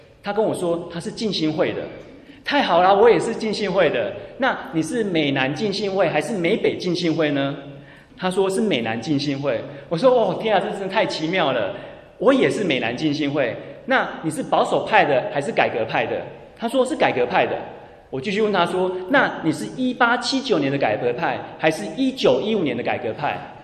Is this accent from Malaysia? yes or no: yes; Malaysia; moved away as an adult; also born or lived in Taiwan; now in United States; 我是在台湾出生，在马来西亚长大。2000年的时候我来美国求学